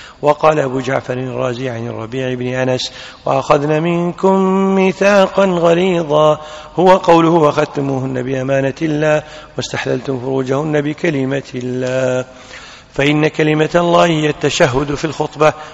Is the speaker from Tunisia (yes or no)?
no; Kuwait; عندنا بالكويت حطت الدولة حاطة 6,000